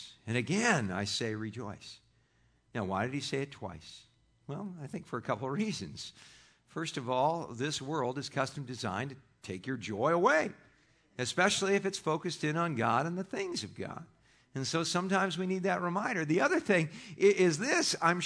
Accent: Los Angeles, California, United States; I think it's just a function of growing up in Los Angeles where, you know, teams just come and go and come and go

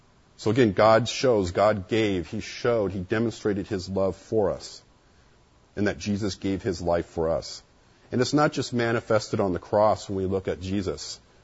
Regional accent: Ohio, United States; my grandparents used to come out during the winter because I'm from Ohio. And it gets cold in the winter

